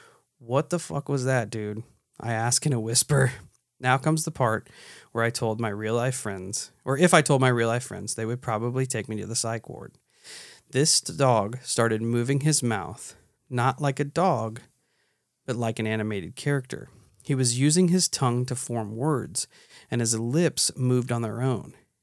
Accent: St. Charles, Missouri, United States; I'm from St. Charles, Missouri, about 30 minutes west of St. Louis, and I still live in the general area. My family owned 30 acres there when I was growing up.

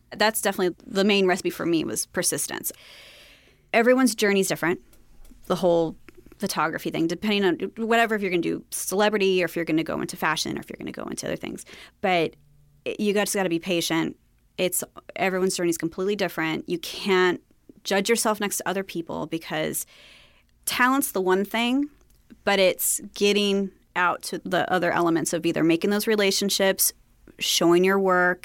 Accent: Long Beach, California, United States; But also where I grew up in Long Beach, it's, you know, very diverse, luckily diverse community.

